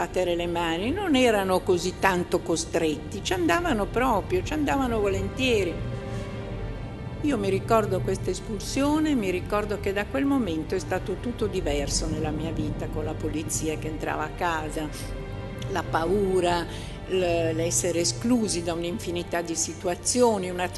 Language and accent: Italian; Milan, Lombardy, Italy; sono nata a Milano, una famiglia milanese da 2-3 generazioni e una famiglia ebraica laica.